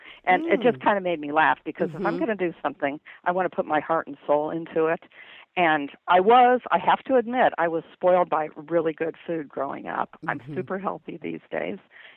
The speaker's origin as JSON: {"language": "English", "town": "Kansas City", "region": "Missouri", "country": "United States", "tie": "born or raised there", "said": "We both were raised in the city. I was raised in Kansas City, as you said, and my husband from Los Angeles, Orange County, more specifically."}